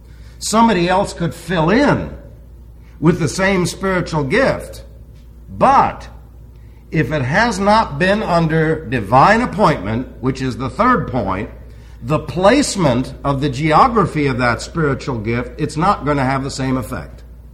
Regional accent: New York City, New York, United States; first language Greek; English is a second language; Not all pastors were born and raised in New York City, as I was. Not all pastors have as their second language English, and their primary language Greek, as I did.

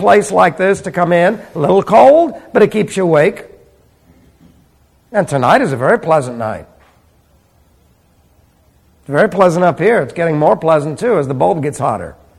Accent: New York City, New York, United States; born there; like I was born in New York City. I can't help that.

